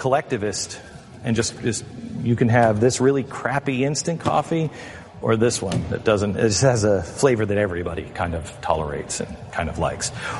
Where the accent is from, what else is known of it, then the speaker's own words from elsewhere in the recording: Seattle, Washington, United States; I'm from Seattle, Pike Place Roast.